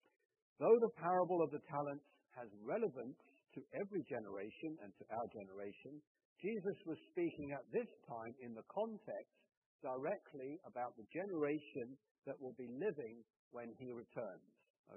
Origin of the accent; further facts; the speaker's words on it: Sidmouth, South West England, United Kingdom; Now, in my hometown of Sidmouth in Devon, they have an Anglican church with a huge great tower